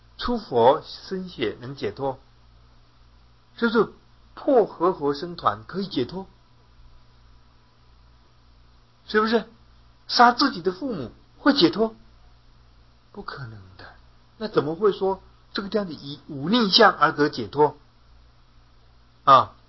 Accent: Yilan, Yilan County, Taiwan; 以前我的家乡哈，就有这么一个人住在宜兰市的西门哈

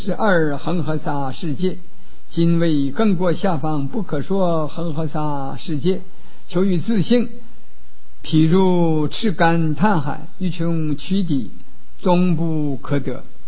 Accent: China; 我们中国人就主张六方的

